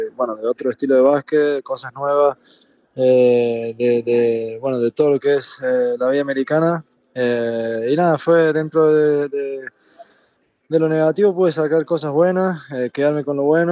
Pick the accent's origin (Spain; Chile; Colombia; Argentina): Argentina; moved away as an adult; el que salí de Argentina, dejé mi familia